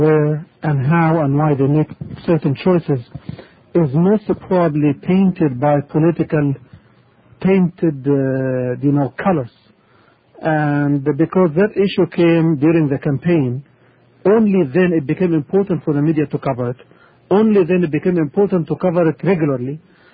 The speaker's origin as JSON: {"language": "English", "country": "United States", "said": "I'm an American brother who never been Iranian"}